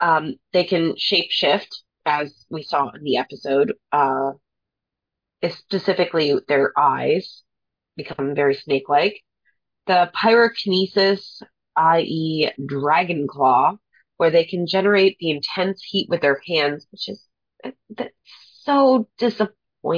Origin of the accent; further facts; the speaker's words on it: United States; which is, of course, since we're from the United States, that's what we think of when we think of dragons.